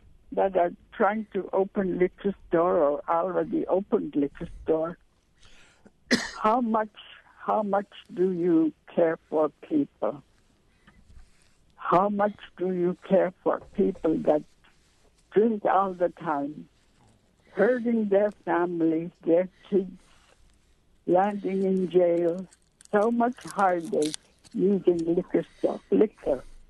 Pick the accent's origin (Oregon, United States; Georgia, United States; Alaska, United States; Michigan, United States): Alaska, United States; Bethel; You know, I was born here in Bethel in 1929. And I've lived here all my life.